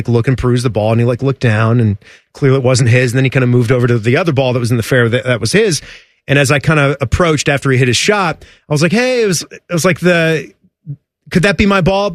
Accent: Florida, United States; I'm aware in my home state of Florida, the Buc-ee's location in Daytona Beach has been attracting more visitors

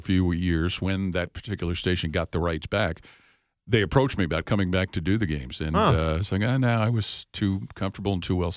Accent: Cincinnati, Ohio, United States; moved away as an adult; But returning to my hometown was really a big deal, and my parents were still living there, a lot of great lifelong friends, and never envisioned leaving Cincinnati

